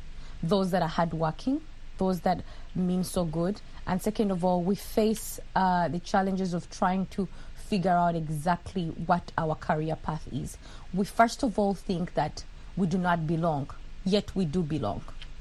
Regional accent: Mbarara, Western Region, Uganda; moved away as an adult; now in United States; I come from Uganda, in a small city in western Uganda called Mbarara. I'm a Mnyankole. I migrated to the United States in 2010.

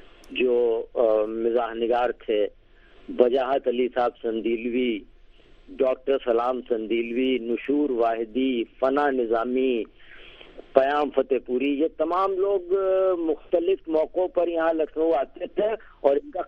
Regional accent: Lucknow, Uttar Pradesh, India; born there; میں یہیں لکھنؤ میں میری پیدائش ہوئی, اور میرے والد انگلش کے لیکچرر تھے یہاں امیر الدولہ اسلامیہ انٹر کالج میں

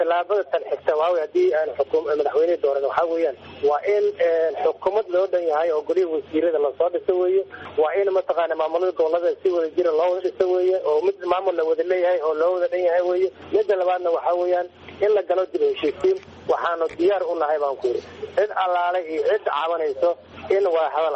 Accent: Jubaland, Somalia; ana waxaan ahay qof reer Jubbaland baan nahay

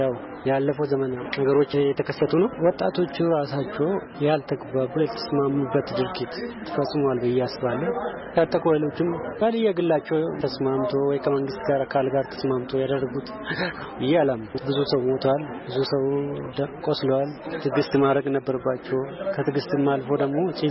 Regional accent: Ambo, Oromia, Ethiopia; ተወልጄ ያደኩት እዚህ ከተማ ነው። ከአደግ ጀምሮ 20 አመታት ህይወት ስጠፋ ነበር እዚህ ከተማ።

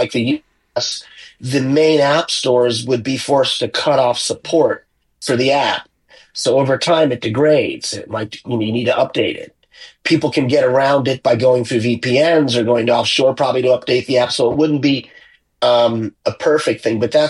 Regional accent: United States; And I think, you know, as an American, I think our law, our legislation is even further behind

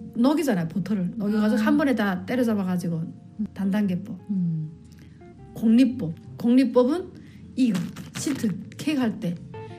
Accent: South Korea; now in United States; 나 한국에서 왔는데 이렇게 해서 이제 이렇게 하는 사람이다.

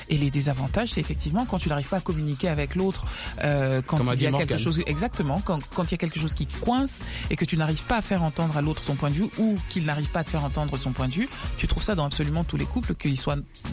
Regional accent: France; Mais j'ai grandi en France, mais j'ai pas été élevée par des gens du Dauphiné. J'ai été élevée par des parents africains, Louba, panafricains.

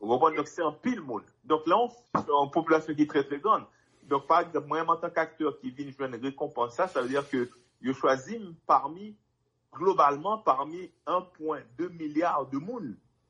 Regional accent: Haiti; c'est vrai qu'en tant que haïtien, ça t'est vraiment fait plaisir, côté que, encore une fois, m'était capable de mettre lumière sous le drapeau haïtien.

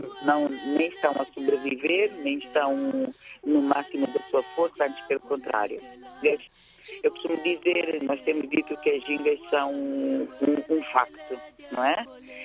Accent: Angola; Sinto-me orgulhosa como mulher, como angolana e como artista

